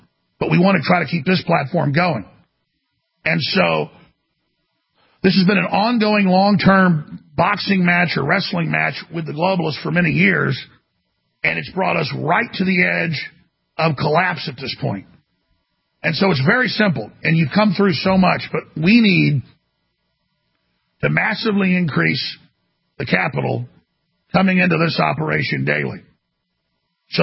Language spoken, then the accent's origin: English; Dallas, Texas, United States; also born or lived in Austin; My mother's family's from here. I grew up in Dallas, then grew up here. I love Austin.